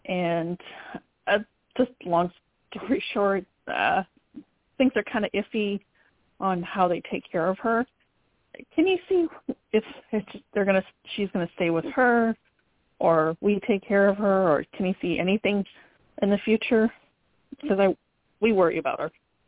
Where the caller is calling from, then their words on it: North Carolina, United States; I'm calling from North Carolina.